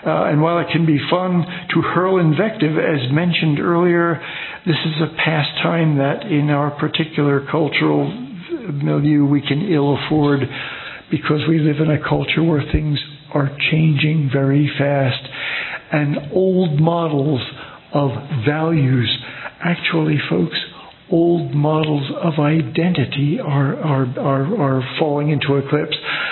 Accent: Pennsylvania, United States; now in California, United States; I'm from Pennsylvania myself, and you know, people come from all, and there, it wasn't so long ago, 50 years ago.

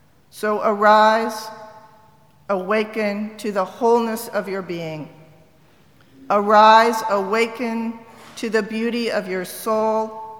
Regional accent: the South, United States; because I'm from the South and my mother desperately wanted me to be a cheerleader

